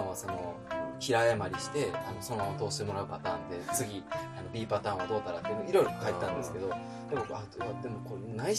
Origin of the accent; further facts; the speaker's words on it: Kansai, Japan; もともと僕でもその関西出身ですけど、その東京にまずいたんですよ